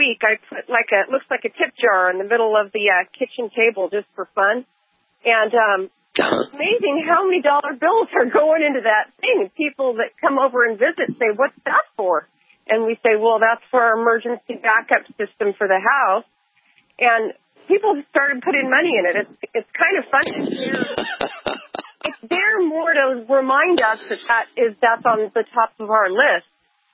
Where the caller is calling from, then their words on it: California, United States; I'm calling you from California with an update.